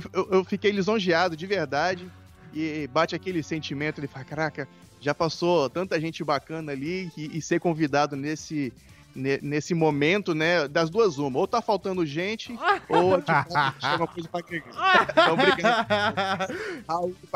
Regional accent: Colatina, Espírito Santo, Brazil; now in Vitória, Brazil; Eu sou natural de Colatina, né? Que é uma cidade mais ao norte do estado. Vim pra capital cedo, né?

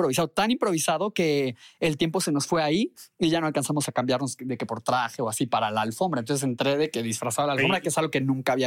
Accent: Mexico; soy de México.

